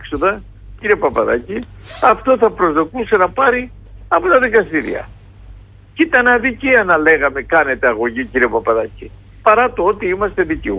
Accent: Western Greece, Greece; το βλέπω και στην πατρίδα μου κάτω στην Ηλία, Αχαΐα, Πελοπόννησο, Ιόνια

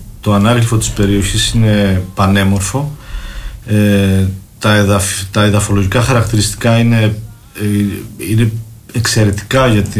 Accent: Dafnes, Crete, Greece; εγώ είμαι κατάγομαι από τις Δαφνές. … τη βρίσκεις μόνο στις Δαφνές.

